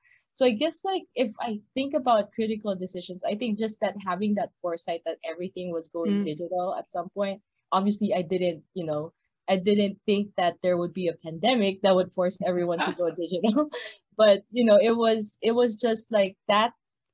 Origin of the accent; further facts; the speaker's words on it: Philippines; moved away as an adult; now in Miami, United States; I am originally from the Philippines, was born and raised. I guess my biggest defining moment was moving to the US. So I moved here when I was 21, actually 3 days after my college graduation. So my family and I packed up and moved to Miami.